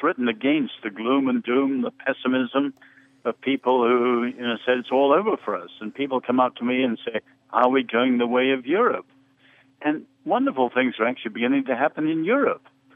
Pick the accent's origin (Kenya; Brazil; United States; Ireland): Ireland; On the other hand, as an Irishman, I'm very proud of how St. Columbanus and others went down to France and Switzerland and Italy